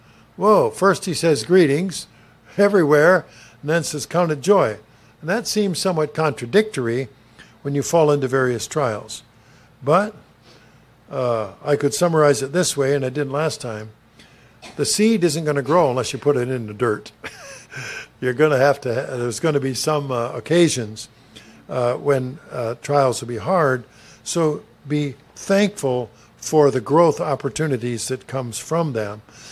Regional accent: Minnesota, United States; I'm a landlubber from Minnesota. I don't live near any oceans.

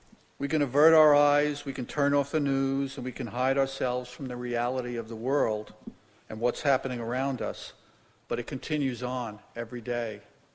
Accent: New York City, New York, United States; Come to where I grew up in Brooklyn, New York.

